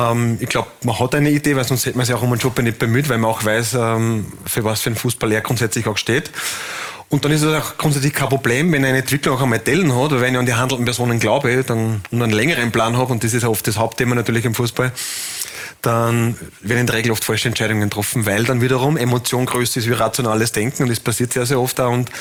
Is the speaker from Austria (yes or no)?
yes; Ried im Innkreis, Upper Austria, Austria; Also ich bin einmal Rieder.